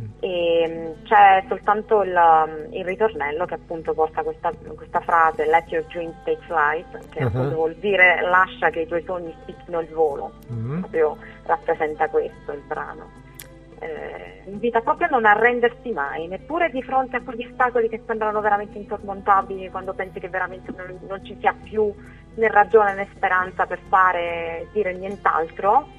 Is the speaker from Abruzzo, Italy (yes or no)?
yes; Teramo, Abruzzo, Italy; also born or lived in Milan; sono nata a Milano, e mio padre è di Milano e mia madre è africana, è del Mali, ma sono cresciuta a Teramo in Abruzzo